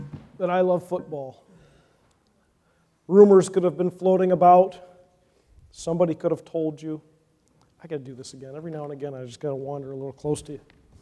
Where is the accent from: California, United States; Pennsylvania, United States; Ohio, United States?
Pennsylvania, United States; Philadelphia; also born or lived in Everett; I'm from Philadelphia, but that's actually not where I was born. And the first 8 years of my life, I lived in a very small town, western Pennsylvania, called Everett.